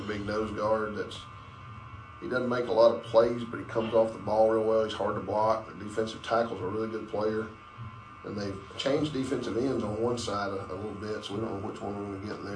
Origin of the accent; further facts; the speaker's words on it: Georgia, United States; And if we play up in Tryon, that's close to my hometown, so I think we'll get some pick up some Dade County fans on the way out of that ball game.